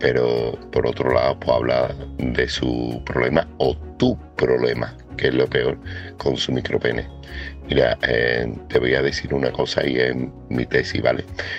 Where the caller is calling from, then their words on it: Seville, Andalusia, Spain; corresponsal de Sevilla